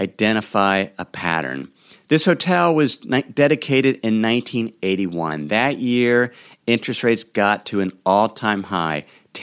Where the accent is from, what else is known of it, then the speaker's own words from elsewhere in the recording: Cincinnati, Ohio, United States; I took an unexpected trip this weekend to my hometown of Cincinnati, Ohio.